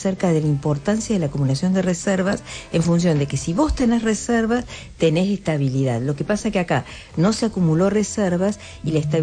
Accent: Córdoba, Argentina; Yo que soy de Córdoba, donde se instalaron las fábricas

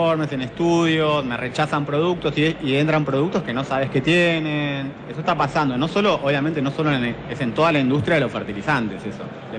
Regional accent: Argentina; era una ventaja que creo que teníamos nosotros en Sudamérica, como argentinos, éramos pioneros, éramos unos referentes.

